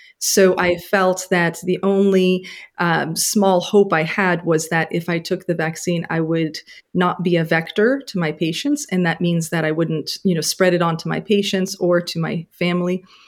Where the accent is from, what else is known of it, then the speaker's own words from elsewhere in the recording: Canada; also born or lived in Poland; I was born in Poland and I was a little girl when we immigrated to Canada.